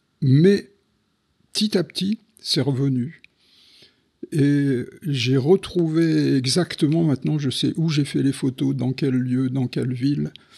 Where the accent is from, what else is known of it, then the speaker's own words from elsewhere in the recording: Hauts-de-France, France; born there; je suis né dans les Hauts-de-France et c'est vraiment une terre qui m'intéresse. Pas seulement parce que j'y vis